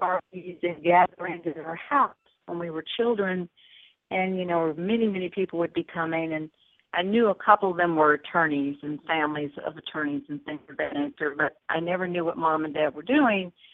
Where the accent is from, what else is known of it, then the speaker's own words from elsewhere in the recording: Chicago, Illinois, United States; born there; now in Atlanta, United States; Mm-hmm. Yes. Illinois. I still have two younger sisters there that live in the city of Chicago, and I have cousins in Joliet.